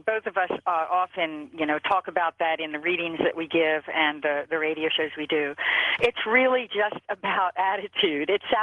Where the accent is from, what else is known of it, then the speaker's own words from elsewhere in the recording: Pennsylvania, United States; now in Los Angeles, United States; Originally, we're from Philly. We're from outside of Philadelphia, a small rural town. But we live in Los Angeles for many years now.